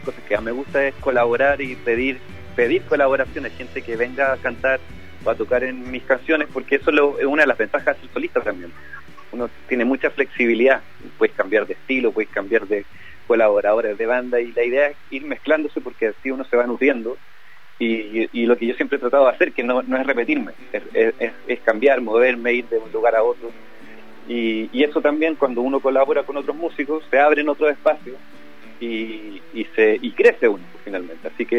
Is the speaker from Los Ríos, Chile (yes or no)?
no; Santiago, Santiago Metropolitan Region, Chile; Claro, esto es muy chileno, como esa sensación, ese sentimiento, que claro, como santiaguino es imposible disimularlo en mi caso.